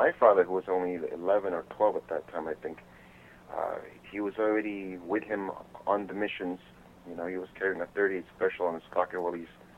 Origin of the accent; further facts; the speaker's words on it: Philippines; born there; I was born in the Philippines. Mm-hmm. August 1562.